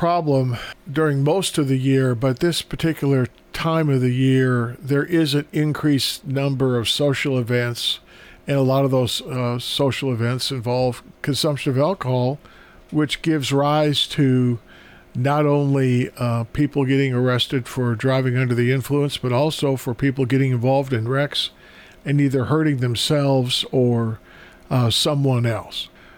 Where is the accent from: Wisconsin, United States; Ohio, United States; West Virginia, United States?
Wisconsin, United States; moved away as an adult; Well, yeah, I grew up in Wisconsin, lived there until I was 21.